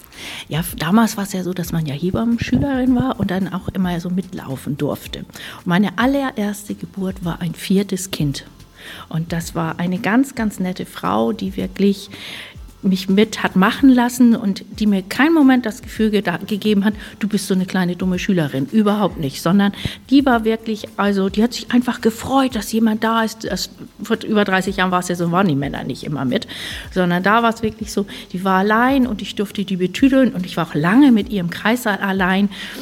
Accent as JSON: {"language": "German", "town": "Goting", "region": "Schleswig-Holstein", "country": "Germany", "tie": "born or raised there", "said": "ich bin eine richtige Föhrerin. Also richtig so mit Stammbaum und allem drum und dran. Ich komme aus Gotingen, ich bin in Gotingen geboren. Und bin, wie gesagt, seit 34 Jahren hier als Hebamme auf der Insel, habe vorher in Kiel gelernt"}